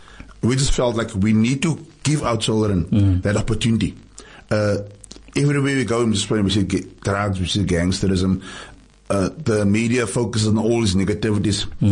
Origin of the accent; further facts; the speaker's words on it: Tafelsig, Western Cape, South Africa; Like I said, I grew up in Tafelsig.